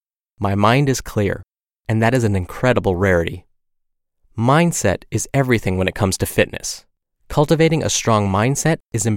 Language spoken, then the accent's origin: English; California, United States; now in Maryland, United States; As a Californian, I practically grew up on the beach.